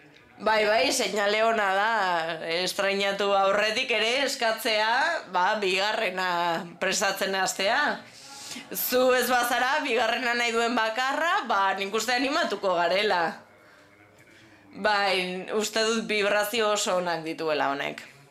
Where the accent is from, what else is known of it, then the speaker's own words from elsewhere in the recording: New York, United States; accent: Puerto Rican; now in Spain; Ni New Yorkekoa naiz. Eta ni hasi nintzen auzoan badaude Puerto Ricoko jendea, Kubakoa, mexikarrak